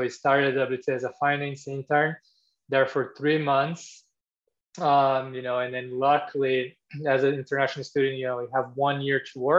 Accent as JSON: {"language": "English", "country": "Brazil", "tie": "born or raised there", "second_language": "English", "moved": "as an adult", "lives_now": "United States", "said": "I grew up playing tennis. I'm from Brazil originally."}